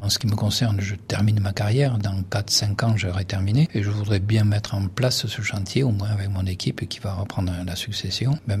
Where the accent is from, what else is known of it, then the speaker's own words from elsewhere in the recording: South-West France, France; À mon accent, peut-être, je ne sais pas si ça se reconnaît, je suis originaire du sud-ouest. Et à mon enfance, j'avais ça dans ma famille, un poulailler.